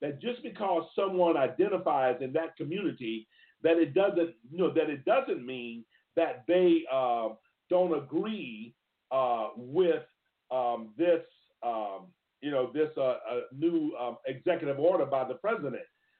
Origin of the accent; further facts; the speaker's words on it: Connecticut, United States; to conclude that my home state, Connecticut, is in violation of federal law.